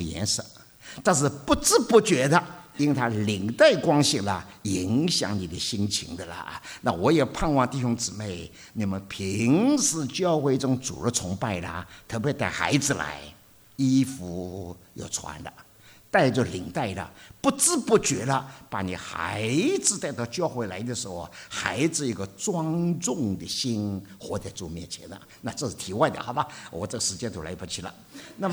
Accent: China; 我们中国人诗歌了没有什么雄壮的

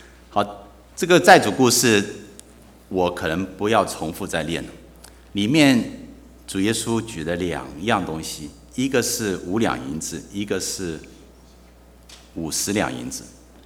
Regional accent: China; 因为我们中国人数学太好，都是这样想。

